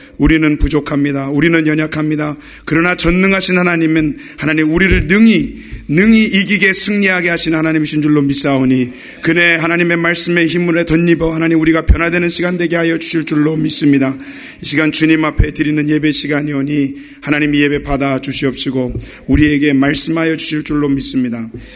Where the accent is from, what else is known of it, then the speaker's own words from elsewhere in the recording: South Korea; now in United States; 저는 한국 사람입니다. 그러나 또 미국 사람입니다.